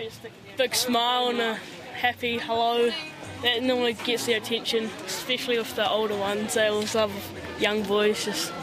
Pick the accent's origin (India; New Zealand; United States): New Zealand; Cheviot, Canterbury; I'm from Cheviot as well. And I'm from like a horticulture farm, so we do lettuce and broccoli and supply all the supermarkets around the South Island.